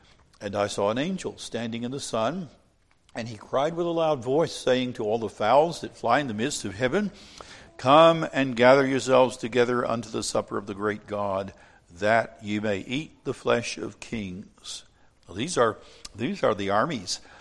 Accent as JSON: {"language": "English", "region": "Texas", "country": "United States", "tie": "born or raised there", "said": "You know, I grew up in Texas, and every horse I ever rode bit me, bucked me, or kicked me."}